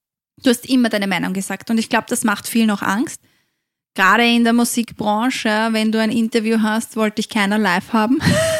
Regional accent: Austria; vielleicht bei uns in Österreich ist das jetzt nicht so extrem ausgeprägt

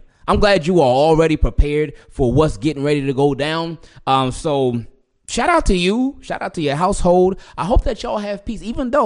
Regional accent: Philadelphia, Pennsylvania, United States; my wife is a hardcore Eagles fan because we're from Philly.

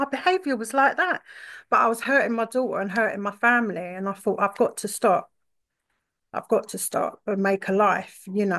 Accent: London, United Kingdom; We come from London.

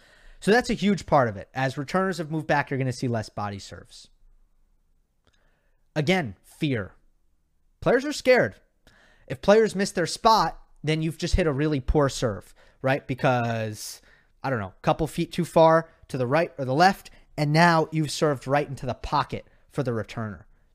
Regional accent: Australia; I'm from Australia and think that's the most annoying Australian accent

